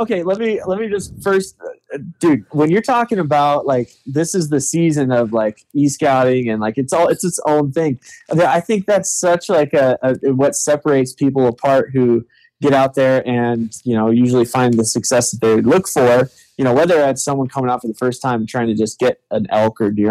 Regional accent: Oregon, United States; now in Lander, United States; So I grew up in Northeast Oregon, hunting mule deer and Rocky Mountain elk.

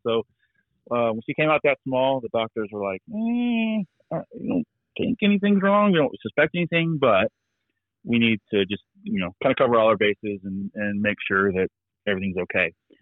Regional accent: Florida, United States; I was born and raised in Florida for 38 years. I've never been to Key West.

